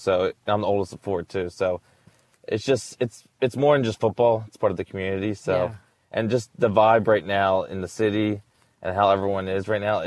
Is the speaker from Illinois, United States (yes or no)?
no; Pennsylvania, United States; I mean, I grew up in Bucks County. I grew up in the area.